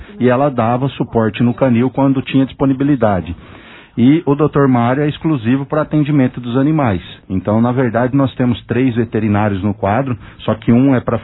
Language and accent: Portuguese; Monte Alto, São Paulo, Brazil; Nascido e criado em Monte Alto, na Vila Gadini, tenho muito orgulho da minha cidade